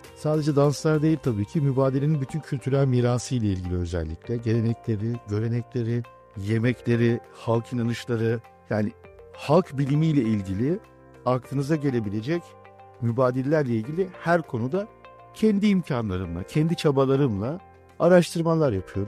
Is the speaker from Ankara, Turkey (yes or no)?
no; Çatalca, Istanbul, Turkey; born there; Ben 1983 yılında Çatalca'da doğdum. Benim ailem 1923 nüfus mübadelesiyle Batı Makedonya bölgesinden Nastić ve Grebene'den Çatalca'ya iskan edilmiş bir mübadil ailesi. Ben de 3. kuşak mübadilim.